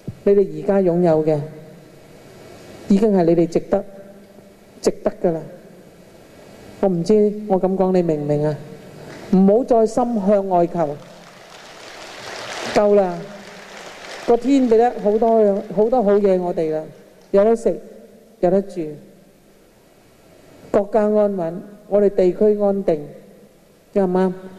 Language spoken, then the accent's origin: Chinese; Hong Kong; 看看我们香港人有没有这样的福，知不知道？